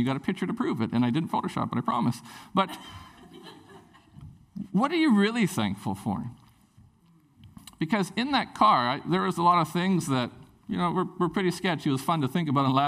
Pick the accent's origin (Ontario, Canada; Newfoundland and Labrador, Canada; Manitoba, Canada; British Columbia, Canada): British Columbia, Canada; Prince Rupert; when I grew up in Prince Rupert